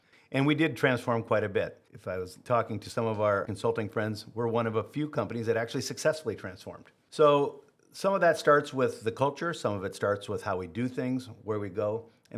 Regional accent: Minnesota, United States; born there; also born or lived in Iowa / Indiana / Wisconsin; Was born in Minnesota, but have lived in Iowa, Minnesota, Indiana, Wisconsin, and other places in the Midwest.

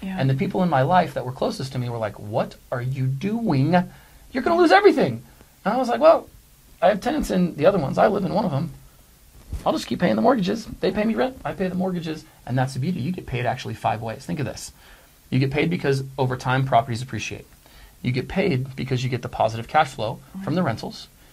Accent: California, United States; So for me, when I was growing up, I grew up in Northern California

